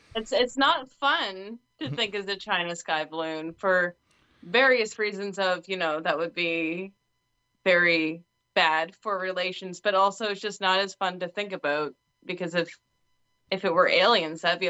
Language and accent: English; Canada; as a Canadian speaking to an American.